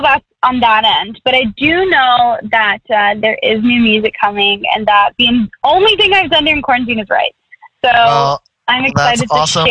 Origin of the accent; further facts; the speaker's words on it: the South, United States; I'm from the South, y'all. I say things like y'all.